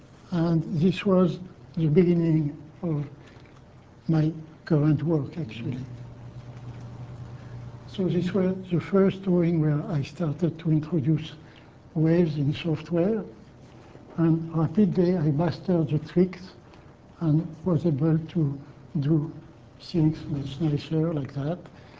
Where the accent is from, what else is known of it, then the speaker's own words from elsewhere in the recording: France; English is a second language; This was what interested me in art when I grew up in France.